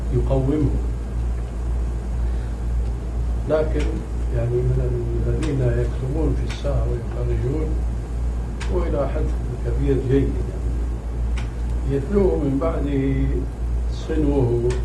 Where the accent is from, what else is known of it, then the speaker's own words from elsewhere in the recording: Syria; now in Amman, Jordan; وسوري مثلي